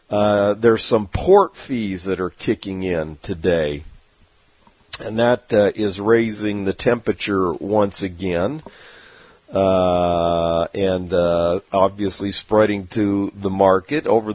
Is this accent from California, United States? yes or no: yes; San Diego, California, United States; And my hometown of San Diego's got three right there in front of where I usually stay downtown.